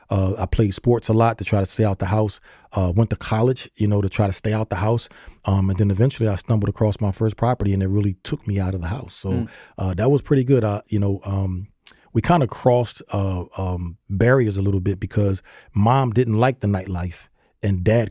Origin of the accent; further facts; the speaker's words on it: Philadelphia, Pennsylvania, United States; Born and raised in Philadelphia.